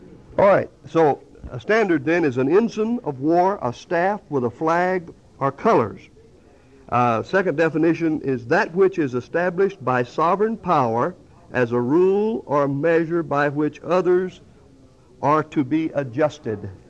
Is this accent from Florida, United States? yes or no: yes; Florida, United States; Just a little, my background, I'm from Florida.